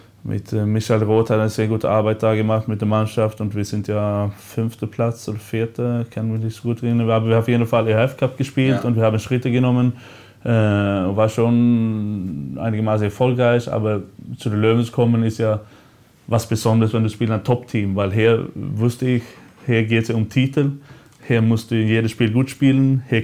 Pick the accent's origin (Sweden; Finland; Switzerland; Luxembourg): Sweden; German is a second language; obwohl es einfach als Schwede, es gibt viele Wörter und viele Sachen, die du einfach verstehst.